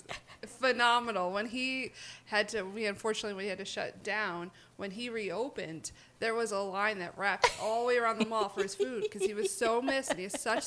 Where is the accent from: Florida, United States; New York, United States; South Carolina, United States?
New York, United States; Rochester; I'm from Rochester.